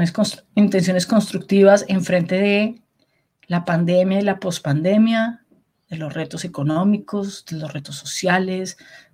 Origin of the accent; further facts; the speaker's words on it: Venezuela; un dictador que está en mi país, Venezuela.